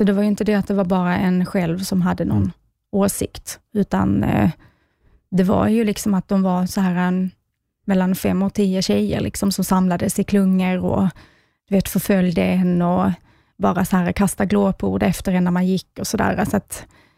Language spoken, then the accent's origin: Swedish; Skåne, Sweden; Så jag kommer ju från Skåne, som hörs kanske.